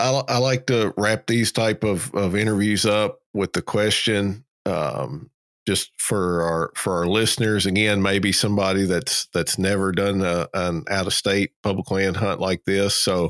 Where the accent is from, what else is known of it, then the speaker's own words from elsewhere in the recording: Kentucky, United States; now in Georgia, United States; Yeah, and I'm a transplant. I'm originally from Kentucky, so yeah, it's definitely taken some getting used to. I've been down here, about 12 years now.